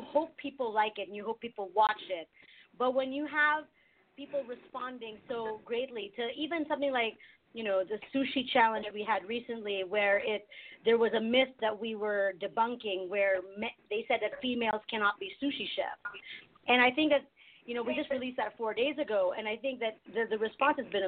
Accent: Philippines; and I, as a Filipino woman, one of my pet peeves is somebody, like, race-splaining my food.

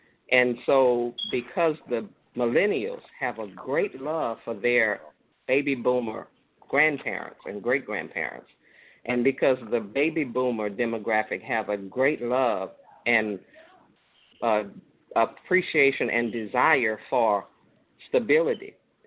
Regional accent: Cameron, Louisiana, United States; And growing up in Cameron, Louisiana, which was a segregated part of Cameron for me in the 60s.

